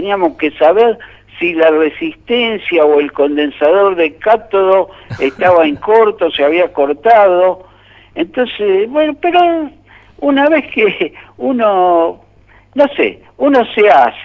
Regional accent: Tucumán, Argentina; moved away; Entonces, ¿qué pasaba? Cuando me fui de Tucumán a Buenos Aires

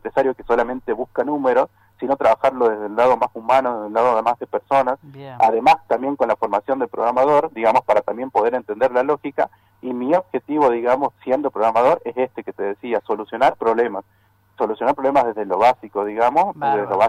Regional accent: Cafayate, Salta, Argentina; De hecho yo soy de Cafayate

